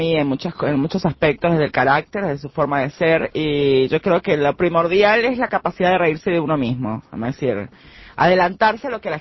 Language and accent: Spanish; Venezuela; Soy venezolana.